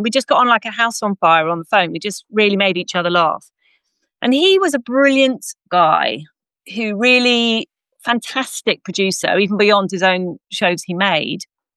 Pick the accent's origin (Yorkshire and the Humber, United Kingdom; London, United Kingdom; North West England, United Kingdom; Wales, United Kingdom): London, United Kingdom; I'm actually from London. I live in London.